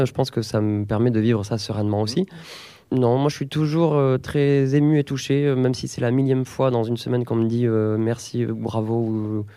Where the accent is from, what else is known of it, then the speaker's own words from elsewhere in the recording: Tarbes, Occitanie, France; je suis né à Bagnères-de-Bigorre, faut pas les vexer, mais j'ai grandi à Tarbes.